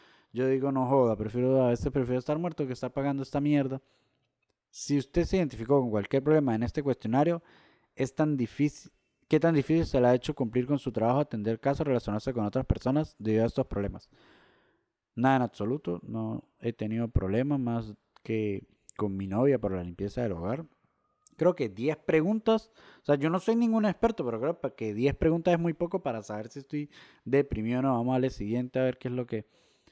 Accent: San Cristóbal, Táchira, Venezuela; yo soy gocho de San Cristóbal Andino, ¿yo sería sudamericano o sería caribeño por ser de Venezuela?

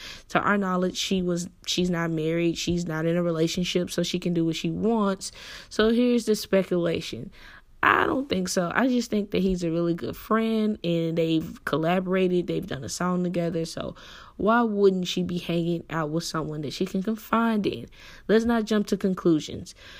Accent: Dallas, Texas, United States; I'm from Dallas, but we're both from Texas.

